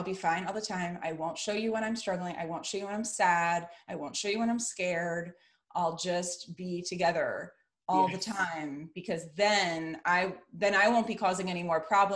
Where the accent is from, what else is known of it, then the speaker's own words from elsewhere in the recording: East Coast, United States; You know, growing up on the East Coast, I'd never been to Florida, you know, and here I was, you know, 20 years old.